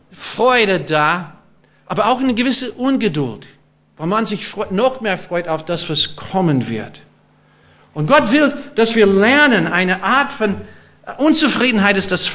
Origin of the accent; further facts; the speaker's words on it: California, United States; German is a second language; bei uns in Kalifornien haben wir sogenannte Redwood-Bäume, also die wir Kalifornier kennen